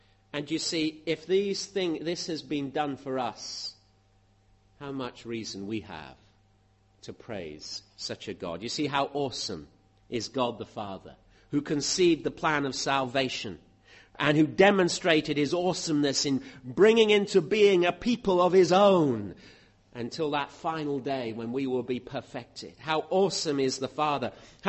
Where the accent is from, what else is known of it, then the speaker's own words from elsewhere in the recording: Bath, South West England, United Kingdom; I'm from Bath. You're probably from all sorts of other places.